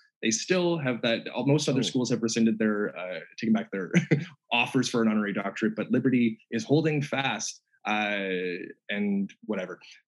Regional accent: Canada; The political stuff, I mean, I'm Canadian and like, we're not nearly as conservative in a lot of ways.

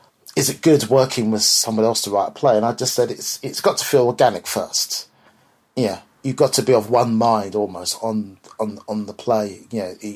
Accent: London, United Kingdom; I grew up in West London

